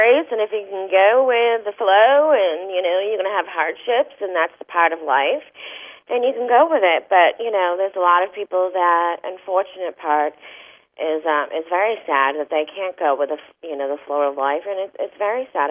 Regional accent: Massachusetts, United States; because my family, even though I'm from Massachusetts, my family are not well educated.

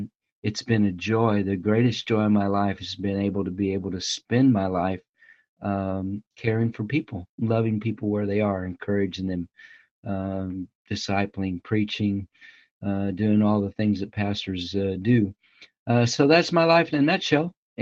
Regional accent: Illinois, United States; moved away; also born or lived in San Antonio, Texas / St. Louis; I was born in San Antonio, Texas, at Fort Sam Houston, but I grew up in Southern Illinois, moved to California in 1965, and I've been here since 65

